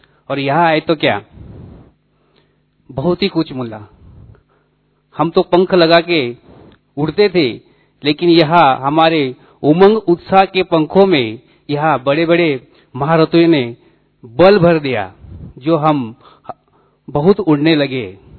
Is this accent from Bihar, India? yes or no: no; Malegaon, Maharashtra, India; मैं मालेगांव से हूं, मालेगांव महाराष्ट्र।